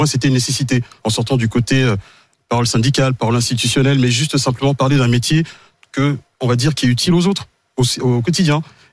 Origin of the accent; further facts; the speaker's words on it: Mali; now in France; donc je suis né en France, en banlieue parisienne. Et à mes 2 ans, mes parents sont rentrés au Mali. Donc j'ai vécu une dizaine d'années au Mali.